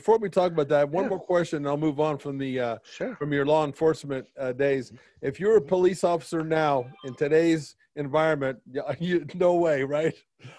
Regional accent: United States; I'm so spoiled as an American.

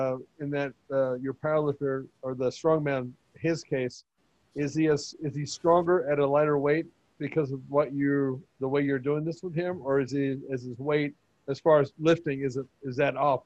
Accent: United States; which is mind-boggling to me coming from the United States

